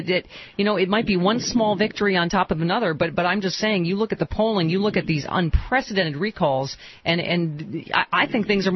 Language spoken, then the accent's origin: English; Buffalo, New York, United States; Well, you know, whenever there's good news about my hometown, you know what I'm saying? Yeah, Buffalo, New York. Guess what I can say? My hometown, Buffalo, New York, still a union town, ladies and gentlemen.